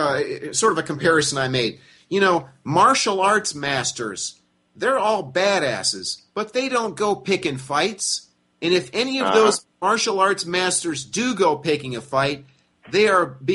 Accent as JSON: {"language": "English", "country": "United States", "said": "I actually know world history, and I'm an American."}